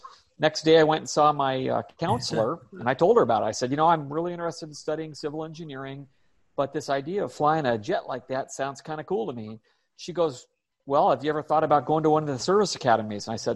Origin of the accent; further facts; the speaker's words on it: Seattle, Washington, United States; Okay, well, I have a very similar story. I grew up in Seattle. I'm the only member of a family of six that has not worked for Boeing.